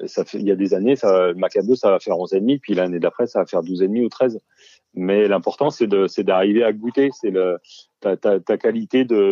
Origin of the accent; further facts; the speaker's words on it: Pays de la Loire, France; Alors je suis d'Anjou, je suis de l'Anjou noir, donc nous chez nous c'est des schistes.